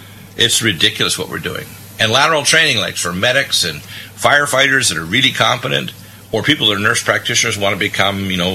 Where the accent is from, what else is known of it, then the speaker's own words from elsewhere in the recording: United States; we can improve even on that because we're American innovators